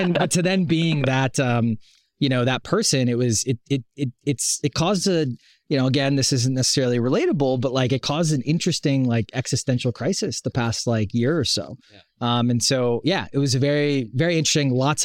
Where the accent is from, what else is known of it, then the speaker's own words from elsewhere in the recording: Wisconsin, United States; I grew up in Wisconsin in the Midwest, relatively poor, very blue collar type family.